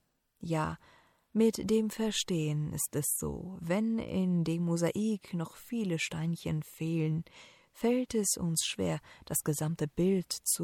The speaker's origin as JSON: {"language": "German", "town": "Remscheid", "region": "North Rhine-Westphalia", "country": "Germany", "accent": "Remscheider Platt", "said": "übersetze ich diese Sprüche in unseren Dialekt, das Remscheider Platt."}